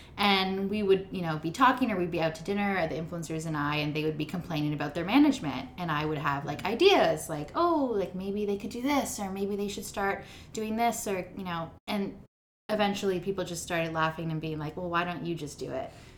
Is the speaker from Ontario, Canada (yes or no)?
yes; Ontario, Canada; I grew up right outside of Toronto. My family was really different than most. My dad is Indian and my mom's Italian